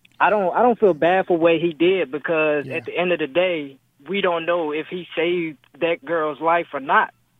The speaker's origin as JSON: {"language": "English", "region": "the South", "country": "United States", "tie": "born or raised there", "said": "I'm a young black male, and I grew up in the South."}